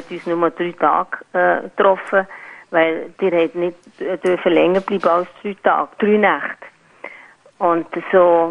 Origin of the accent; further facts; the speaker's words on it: Épinal, Grand Est, France; German is a second language; now in Germany; denn ich bin aus Frankreich gekommen, hat er gesagt, «Où viens de Paris?» Und dann haben wir gesagt, «Nein, von Épinal.»